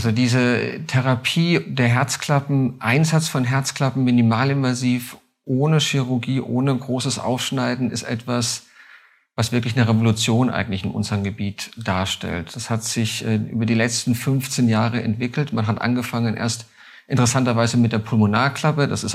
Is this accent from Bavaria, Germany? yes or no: yes; Würzburg, Bavaria, Germany; now in Mainz, Germany; Ich bin ein gebürtiger Würzburger, da gibt es viele Parallelen.